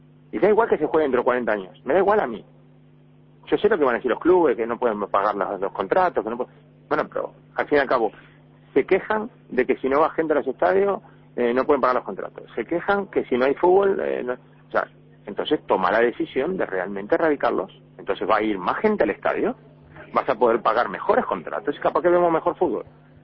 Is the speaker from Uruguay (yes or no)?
yes; Uruguay; somos todos iguales en Uruguay, somos todos uruguayos de corazón